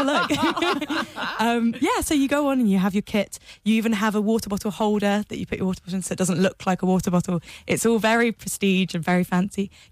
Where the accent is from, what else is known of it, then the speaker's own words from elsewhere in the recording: Wimbledon, London, United Kingdom; I grew up near Wimbledon, which helps.